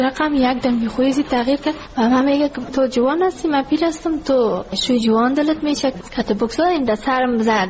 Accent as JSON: {"language": "Persian", "region": "Ghazni", "country": "Afghanistan", "lives_now": "Kabul, Afghanistan", "said": "ما کابل آمده از غزنی هستیم."}